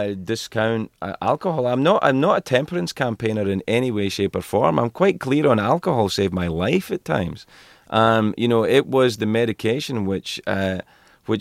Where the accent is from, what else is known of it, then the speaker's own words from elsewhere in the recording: Cumbernauld, Scotland, United Kingdom; Yeah, where I grew up in Scotland was a town called Cumbernauld, which is about 15 miles outside the big industrial city of Glasgow.